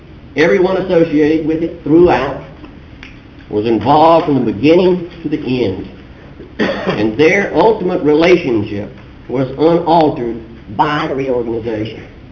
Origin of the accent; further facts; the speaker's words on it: Dallas, Texas, United States; from Dallas, Texas.